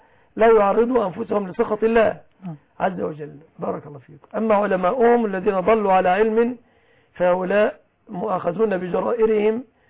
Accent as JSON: {"language": "Arabic", "town": "Mansoura", "region": "Dakahlia", "country": "Egypt", "said": "من عندنا في المنصورة"}